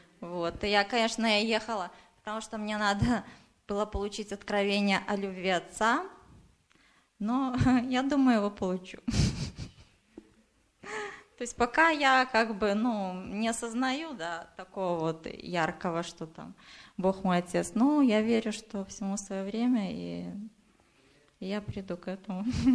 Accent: Minsk, Belarus; я из Минска.

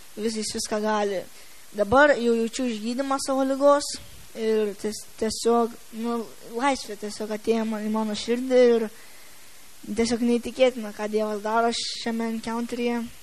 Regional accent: Radviliškis, Šiauliai County, Lithuania; esu iš Radviliškio.

